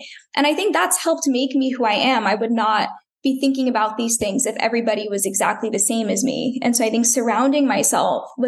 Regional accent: United States; I mean, I am an American

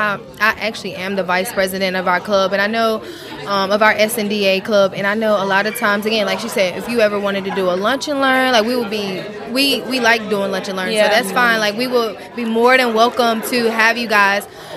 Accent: North Carolina, United States; I'm from Caswell County, North Carolina.

